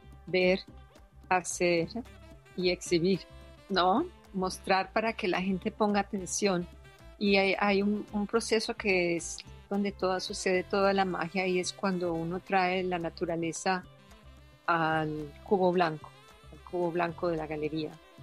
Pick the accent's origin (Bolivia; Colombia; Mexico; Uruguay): Colombia; moved away; Yo soy inmigrante, yo soy de Colombia y vivo aquí